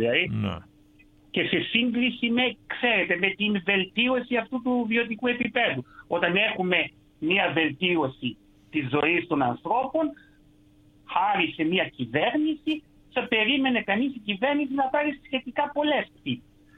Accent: Romania; Greek is a second language; εγώ ως Ρουμάνος πολίτης προβληματίζομαι για την αδράνεια των μυστικών υπηρεσιών.

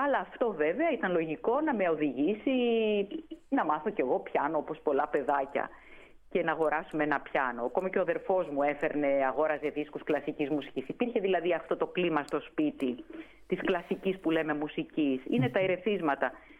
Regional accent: Athens, Attica, Greece; born there; γεννήθηκα στα Εξάρχεια

